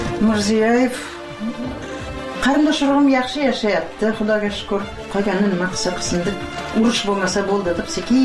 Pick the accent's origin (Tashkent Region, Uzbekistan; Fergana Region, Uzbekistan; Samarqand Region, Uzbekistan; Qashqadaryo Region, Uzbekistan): Tashkent Region, Uzbekistan; Piskent; Men shu yerlarda tug'ilganman da.